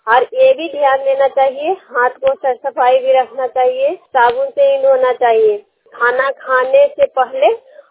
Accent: Bihar, India; चेरोगी गांव की रहने वाली हूँ, थाना अरनौत जिला नालंदा की रहने वाली हूँ।

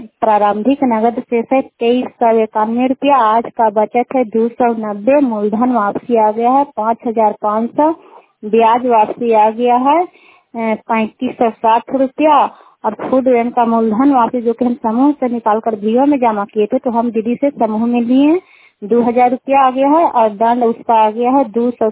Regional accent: Kukhariya, Bihar, India; कुकहरिया का रहने वाले हैं, रुखाई पंचायत चंडीपंडा जिले के।

